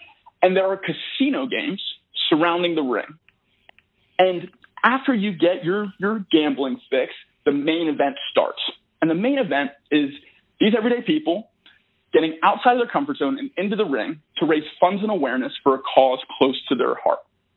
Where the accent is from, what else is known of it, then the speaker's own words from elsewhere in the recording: Philadelphia, Pennsylvania, United States; born there; So I was born in Philadelphia, and I did have a Rocky poster above